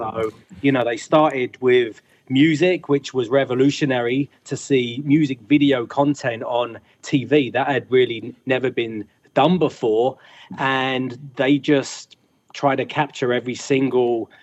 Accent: London, United Kingdom; now in United States; I grew up in London, England

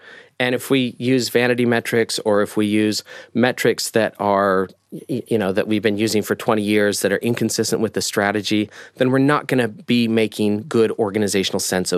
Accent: United States; I'm American, by the way.

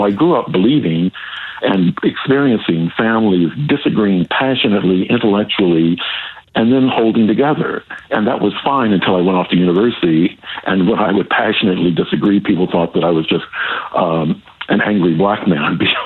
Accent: Southern US, United States; I grew up in the American South in a three-generation household

